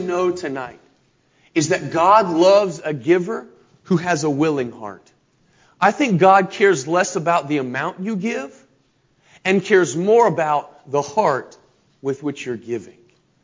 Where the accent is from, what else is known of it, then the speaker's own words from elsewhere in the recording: Richmond, United States; also born or lived in Dyersburg / Calvert City; my spiritual family at Pleasant Valley, before that in Dyersburg and in Calvert City and growing up in Richmond.